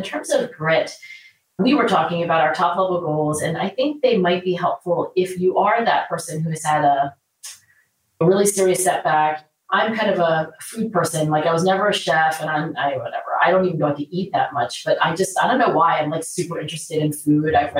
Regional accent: Philadelphia, Pennsylvania, United States; this Hawaiian restaurant in my hometown of Philadelphia, it was called Poi Dog

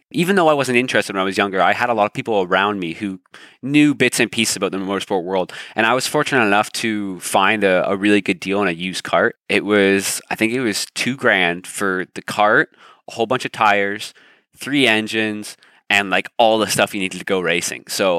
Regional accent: Toronto, Ontario, Canada; 17 years old. I'm born and raised in Canada. So born in Toronto, I live, you know, 45 minutes outside the GTA, so repping that Canadian flag hard.

